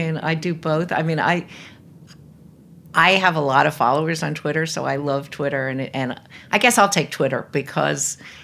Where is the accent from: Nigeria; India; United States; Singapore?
United States; New York; Oh, come on. I'm a New Yorker. Definitely Katz's. I grew up there.